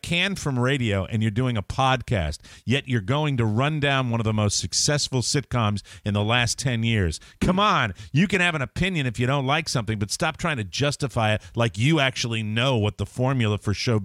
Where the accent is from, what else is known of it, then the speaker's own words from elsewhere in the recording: Ireland; I'm Irish.